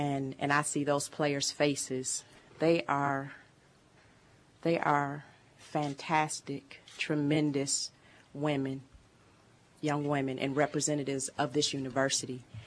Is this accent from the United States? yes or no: yes; Michigan, United States; in my home state, 45 minutes from my dad's house